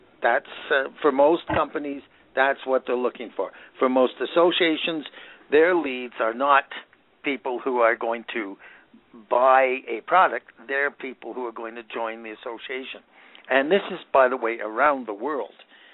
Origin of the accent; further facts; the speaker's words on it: Canada; I'm a Canadian, so I say